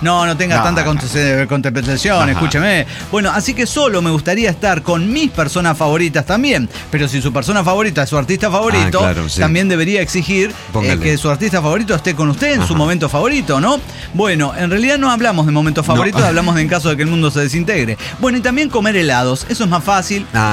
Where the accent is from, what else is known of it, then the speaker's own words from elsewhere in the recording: Juliaca, Puno, Peru; Soy de Perú, de Juliaca.